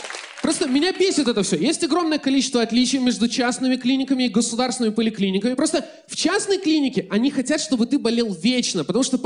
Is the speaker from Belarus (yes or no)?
yes; Belarus; now in Moscow, Russia; я белорус, и я живу в Москве